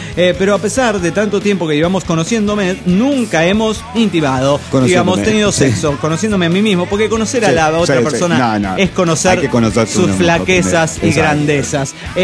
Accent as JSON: {"language": "Spanish", "town": "Toluca", "region": "State of Mexico", "country": "Mexico", "lives_now": "Mexico City, Mexico", "said": "Recién me vine a vivir para estudiar al DF mexicano porque vengo de Toluca"}